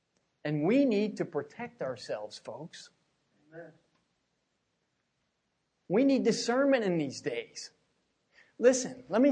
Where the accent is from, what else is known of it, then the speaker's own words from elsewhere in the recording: Spring Mills, United States; no, I'm just from Spring Mills